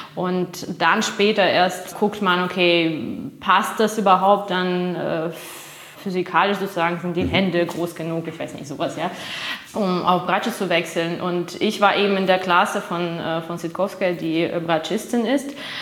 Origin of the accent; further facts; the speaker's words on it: Moscow, Russia; German is a second language; Ich bin in Moskau aufgewachsen, ja.